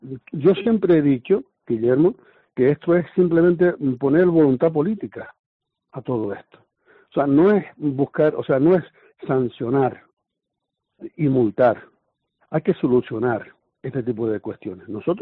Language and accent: Spanish; Los Cristianos, Canary Islands, Spain; born there